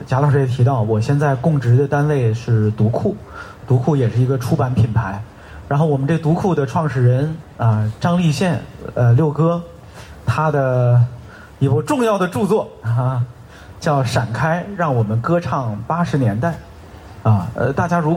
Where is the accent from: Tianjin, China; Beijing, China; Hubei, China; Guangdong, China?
Tianjin, China; 我是天津人嘛